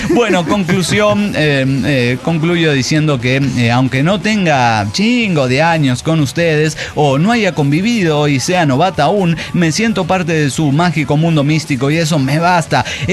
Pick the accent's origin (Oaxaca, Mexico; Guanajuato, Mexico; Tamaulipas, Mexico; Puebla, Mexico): Oaxaca, Mexico; de Oaxaca, México.